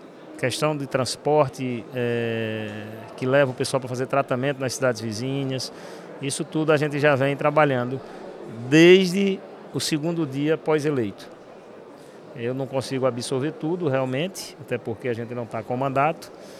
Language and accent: Portuguese; Belém de São Francisco, Pernambuco, Brazil; Amo Belém de São Francisco, minha terra. Terra do meu coração.